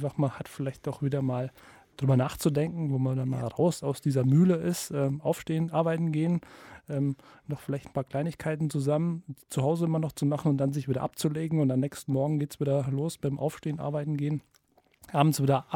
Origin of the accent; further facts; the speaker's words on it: Hesse, Germany; born there; Da musste ich erst lernen, wie ich hierher gekommen bin. Ich komme ja gebürtig aus dem Vogelsberg.